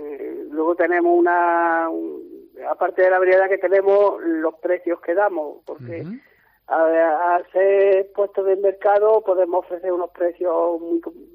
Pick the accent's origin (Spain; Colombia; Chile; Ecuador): Spain; Granada, Andalusia; Nosotros somos de Granada